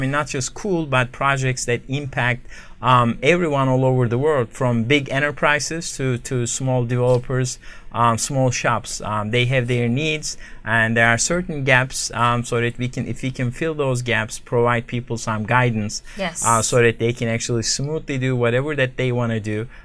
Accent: Istanbul, Turkey; I'm from Istanbul, Turkey.

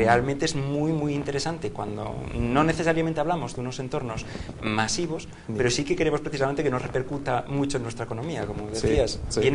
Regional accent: Asturias, Spain; pero en mi tierra, en Asturias

